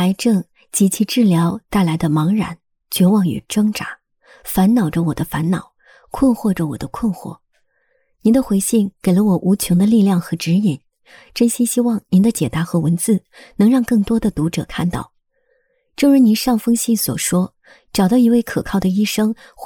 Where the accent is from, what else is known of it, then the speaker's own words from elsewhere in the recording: Fuzhou, Fujian, China; 我是来自福州的一名科研工作者，刚刚博士毕业，走出象牙塔。